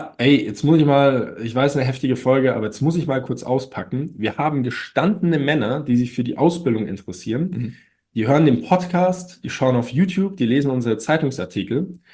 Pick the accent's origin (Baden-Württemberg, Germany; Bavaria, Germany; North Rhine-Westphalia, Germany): Bavaria, Germany; Munich; ich glaube, das ist noch ein echter Pfunskerl, sagt man bei uns in München.